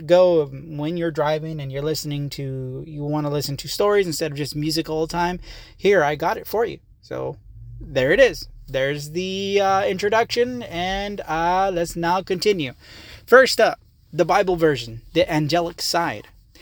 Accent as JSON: {"language": "English", "town": "Visalia", "region": "California", "country": "United States", "said": "you're listening to the …'s podcast. Of course, duh, I am from Visalia, California, and I am currently a Uber driver."}